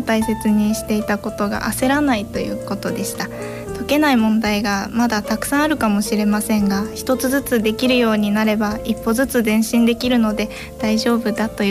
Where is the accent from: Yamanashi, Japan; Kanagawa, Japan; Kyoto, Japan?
Yamanashi, Japan; はい、私も山梨県出身です。